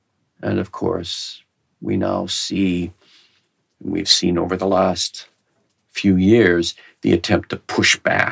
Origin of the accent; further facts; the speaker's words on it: Canada; I'm not an American, I'm glad I'm a Canadian.